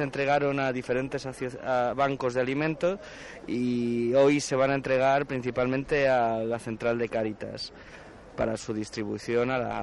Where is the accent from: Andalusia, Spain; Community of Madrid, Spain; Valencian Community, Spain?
Community of Madrid, Spain; Madrid; somos muchos madrileños